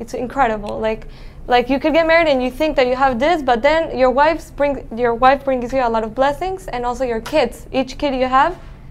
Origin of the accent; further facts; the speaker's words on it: Panama; I'm from Panama, and I met someone from Montreal